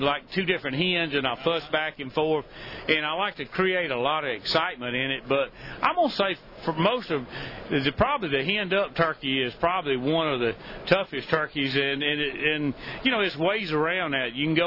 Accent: Alabama, United States; and of course I'm from Alabama

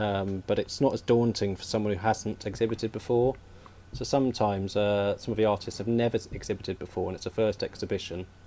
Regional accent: Cambridge, East of England, United Kingdom; So I was raised in Cambridge

